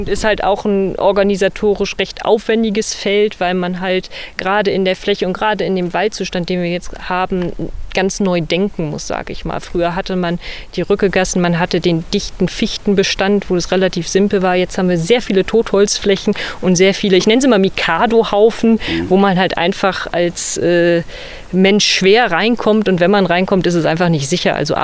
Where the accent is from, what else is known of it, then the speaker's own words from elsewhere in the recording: Emden, Lower Saxony, Germany; born there; Ich bin geboren in Emden, Ostfriesland, fernab vom Wald.